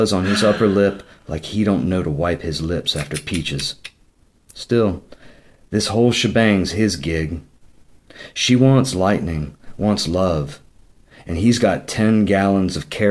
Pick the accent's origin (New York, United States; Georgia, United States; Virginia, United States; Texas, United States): Virginia, United States; Richmond; I grew up in Virginia, and I grew up in Richmond, but we also had a home down on the Rappahannock River.